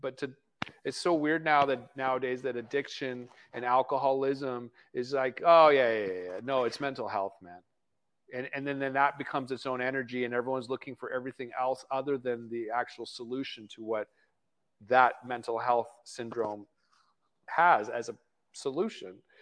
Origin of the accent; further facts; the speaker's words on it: Canada; And man, I'm from Canada, man.